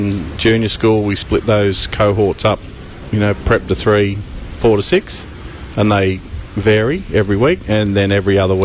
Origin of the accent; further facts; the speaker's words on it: Campbelltown, New South Wales, Australia; I'm a kid from Campbelltown who bumped into Jesus one day at the local pool and had his life stitched up, and I'm still here.